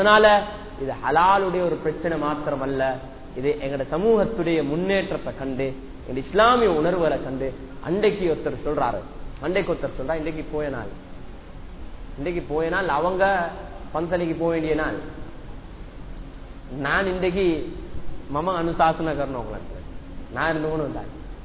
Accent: Sri Lanka; நாங்க இந்த நாட்டில் பிறந்த முஸ்லீம்கள், நாங்க அவங்க நாட்டில இல்ல வாழ்றோம், இது ஒரு தவறான கருத்து. இது எங்கட நாடு வாப்பா, நாங்க பிறந்த நாடு, நாங்க ஸ்ரீலங்கன்

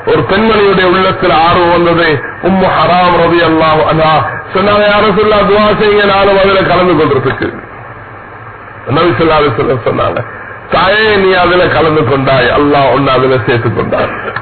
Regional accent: Sri Lanka; நான் ஒரு ஸ்ரீலங்கன் வந்திருக்கிறேன்

